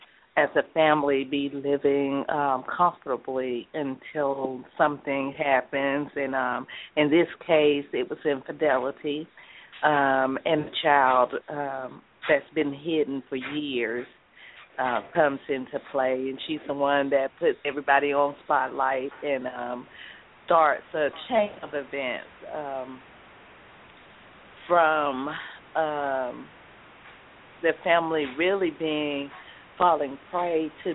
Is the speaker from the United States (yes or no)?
yes; Columbus, Georgia, United States; I'm from the South. I'm from Columbus, Georgia.